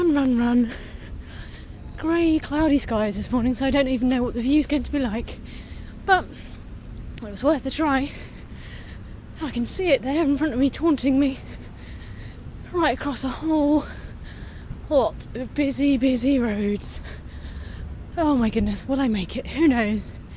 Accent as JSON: {"language": "English", "country": "United Kingdom", "said": "me being British"}